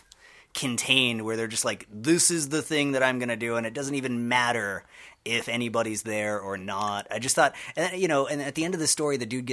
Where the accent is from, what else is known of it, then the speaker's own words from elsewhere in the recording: Westminster, Colorado, United States; born there; also born or lived in Battle Creek, Michigan; Yeah, I was born in Westminster, so just right outside of Denver.